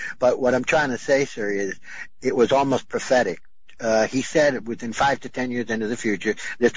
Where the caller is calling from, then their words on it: Miami, Florida, United States; from Miami, Florida.